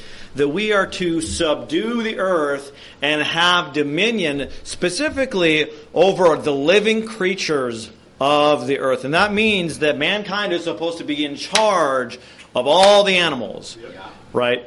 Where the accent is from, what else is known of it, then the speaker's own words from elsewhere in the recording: Oregon, United States; born there; I was born in Oregon. I love Oregon.